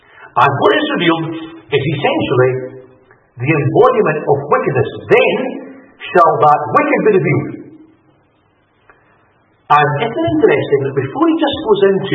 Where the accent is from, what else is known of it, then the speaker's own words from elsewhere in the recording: Cyprus; I was brought up in East Cyprus.